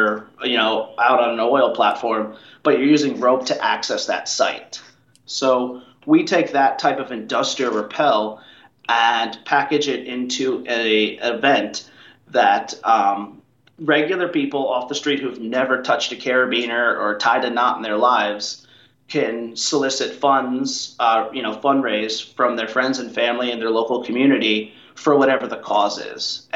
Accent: New Paltz, New York, United States; I grew up in New Paltz, New York, which is, home of the Gunks, which is a trad climbing kind of mecca, and didn't climb.

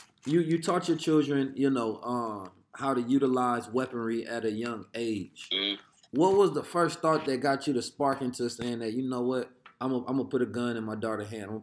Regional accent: Oakland, California, United States; when we grew up in Oakland at the time

